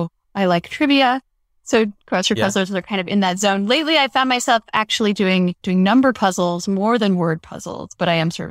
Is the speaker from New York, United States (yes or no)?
no; Denver, Colorado, United States; Yes, I grew up in Denver.